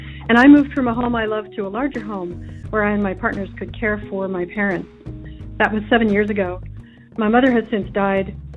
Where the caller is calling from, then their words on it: Concord, California, United States; I'm calling from Concord, California.